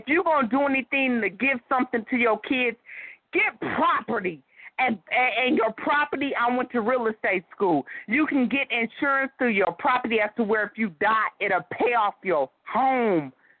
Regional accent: Oakland, California, United States; I'm from Oakland, brother. I'm from Oakland.

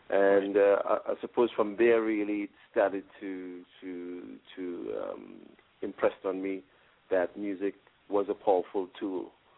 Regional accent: Trinidad & Tobago; Well, I'm originally from Trinidad, Trinidad Tobago, and I actually before I became a Christian, I was in the Rastafarian movement

